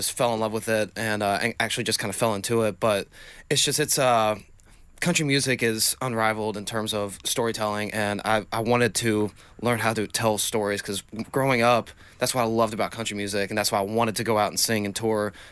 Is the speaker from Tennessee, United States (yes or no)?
yes; Knoxville, Tennessee, United States; growing up in Knoxville, it made my dream of being a country singer not so, like, out of this world, you know